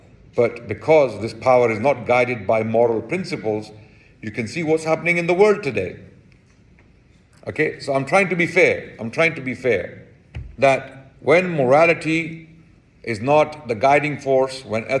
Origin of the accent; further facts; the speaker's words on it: United Kingdom; Sorry, I'm from Britain, so I don't know your terminology.